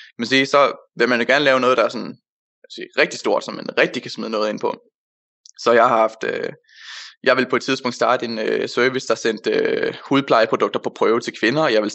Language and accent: Danish; Odense, Region of Southern Denmark, Denmark; jeg er 21 år, og jeg er vokset op på Odense, har boet der i 17 år, og så de sidste 2 år, der har jeg studeret jura i Aarhus. Det gør jeg stadig, men for 3 måneder siden, der flyttede jeg så til København